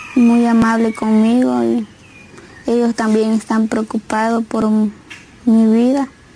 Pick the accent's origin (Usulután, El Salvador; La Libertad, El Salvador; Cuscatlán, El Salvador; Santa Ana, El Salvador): Usulután, El Salvador; tengo 22 años y soy de Usulután.